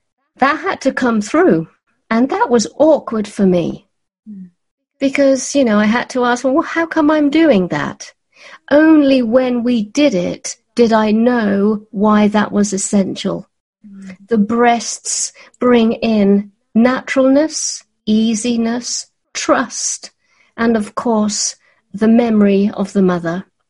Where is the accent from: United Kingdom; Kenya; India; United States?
United Kingdom; I'm British.